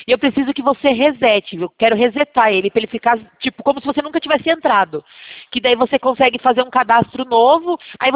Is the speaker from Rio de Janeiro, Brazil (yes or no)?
no; São Paulo, Brazil; eu sou daqui de São Paulo.